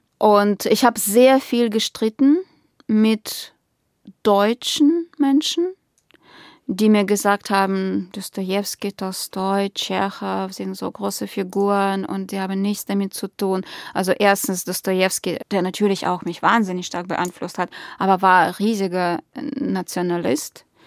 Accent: Yevpatoria, Crimea, Ukraine; German is a second language; Ich habe ein Gymnasium gelernt in Jevpatoria, in meiner Heimatstadt.

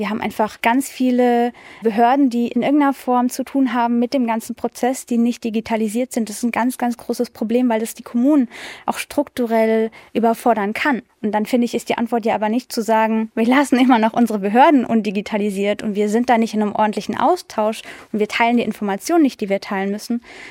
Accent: Germany; also born or lived in Pakistan; Also für mich war es natürlich nicht so schwer, weil ich bin geborene Deutsche. Meine Mutter ist Deutsche gewesen.

